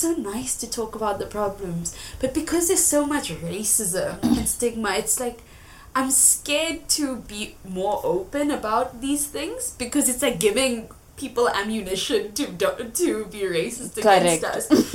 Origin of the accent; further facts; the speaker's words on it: Gujarat, India; So even if I was a Hindu, because I'm Gujarati, even her parents would not like me.